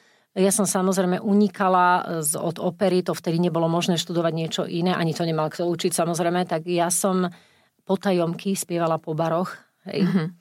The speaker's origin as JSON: {"language": "Slovak", "town": "Žilina", "region": "Žilina Region", "country": "Slovakia", "tie": "born or raised there", "said": "ja som vyrastala sama v Žiline, v tom našom dome"}